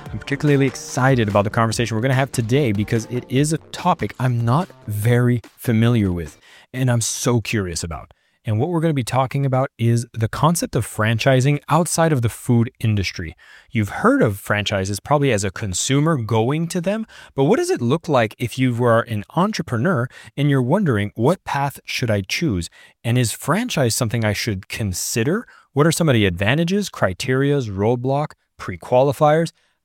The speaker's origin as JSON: {"language": "English", "country": "Canada", "said": "I'm from Canada."}